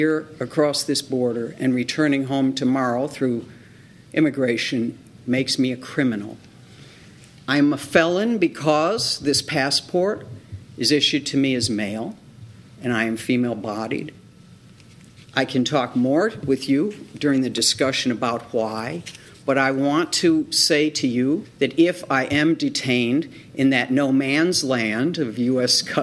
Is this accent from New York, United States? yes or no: yes; Buffalo, New York, United States; born or raised there